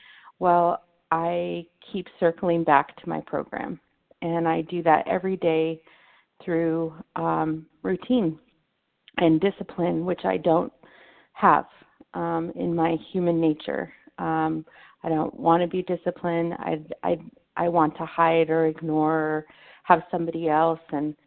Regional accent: Torrance, California, United States; I'm from Torrance, California.

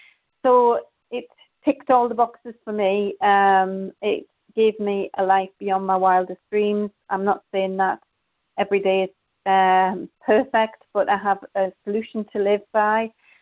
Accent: Norway; and I'm from Norway

